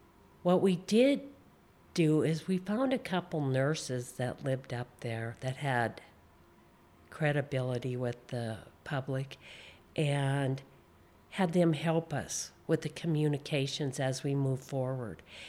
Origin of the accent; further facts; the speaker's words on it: Butte, Montana, United States; I wasn't somebody from Denver or Helena. I was from Butte, and I'm in there telling them it's unsafe and we have to do this work.